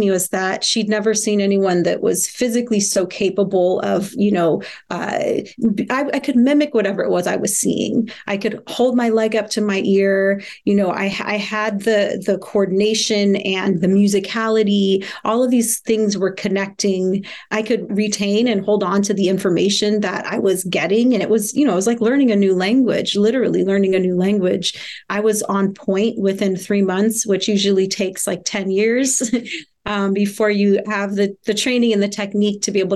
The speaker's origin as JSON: {"language": "English", "town": "Kansas City", "region": "Missouri", "country": "United States", "tie": "born there", "said": "I was born in Kansas City, Missouri."}